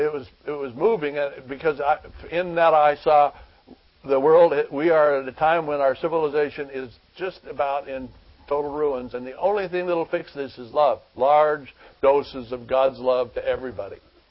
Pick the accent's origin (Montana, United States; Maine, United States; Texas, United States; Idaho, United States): Idaho, United States; Well, it's a little lot like growing up in Idaho was for me when I was a boy.